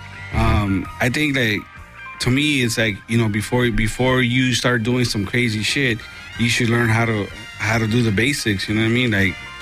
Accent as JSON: {"language": "English", "town": "Hollywood", "region": "California", "country": "United States", "tie": "born or raised there", "said": "I'd say, like, the downtown Hollywood area."}